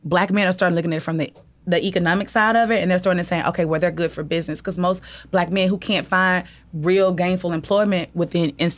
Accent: Mississippi, United States; I'm from the South, like the deep red South.

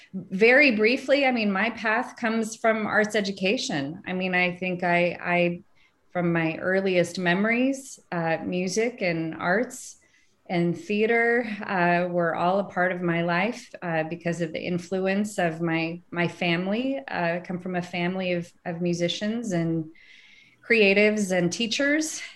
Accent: Indianapolis, Indiana, United States; Indianapolis is my hometown. I grew up here, but I ended up in Cincinnati because of my pathway from college at Miami University.

